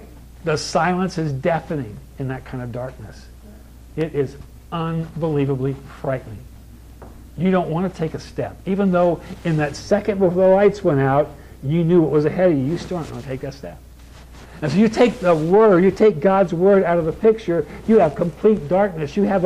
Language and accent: English; California, United States; also born or lived in Kentucky; now in -; I'm from the South. I was born in Kentucky. I was raised in California, so I missed the accent, but my parents had that sweet accent.